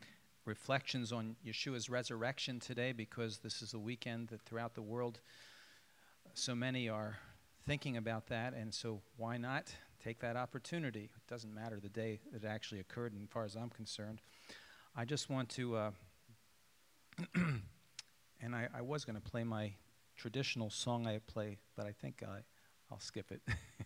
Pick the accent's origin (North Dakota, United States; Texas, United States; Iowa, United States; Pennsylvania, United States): Pennsylvania, United States; When my sister and I were growing up in the Philadelphia area, suburbs